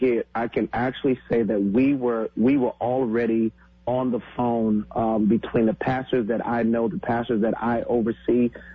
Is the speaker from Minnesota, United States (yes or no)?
no; Hartford, Connecticut, United States; from us from Connecticut, which I'm so proud of my home state. I am so proud of being part of, you know, being born there at Hartford.